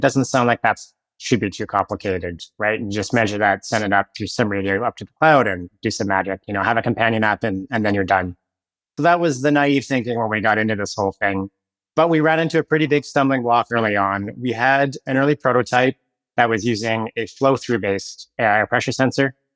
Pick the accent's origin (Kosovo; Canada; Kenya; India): Canada; now in United States; So I'm Canadian myself.